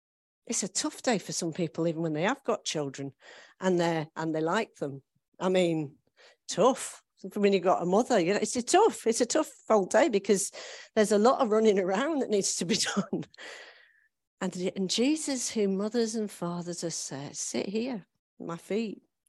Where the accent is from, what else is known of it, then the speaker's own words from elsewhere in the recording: Isle of Man; I'm from the Isle of Man. It is a tropical island. We have palm trees. The weather is always beautiful.